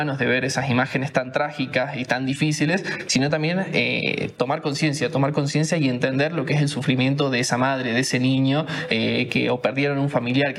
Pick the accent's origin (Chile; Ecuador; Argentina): Argentina; Yo vengo de Argentina, una ciudad muy pequeña.